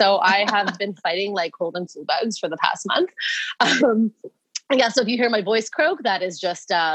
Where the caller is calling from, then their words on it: Toronto, Ontario, Canada; So I'm in Toronto, so in Canada.